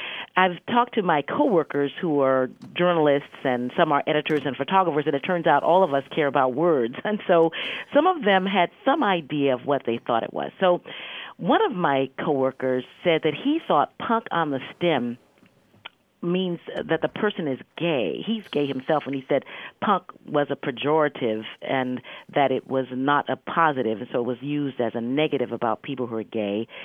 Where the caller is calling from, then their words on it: Seattle, Washington, United States; I'm calling from Seattle, Washington.